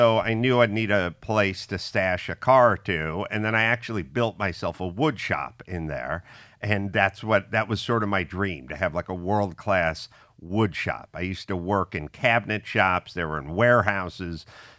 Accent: San Fernando Valley, California, United States; I grew up in the San Fernando Valley.

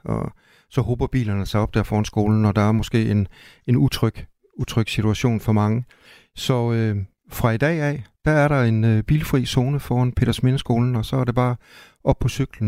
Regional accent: Vejle, Region of Southern Denmark, Denmark; Nej, nu er jeg selv fra Vejle, så det ved jeg alt om.

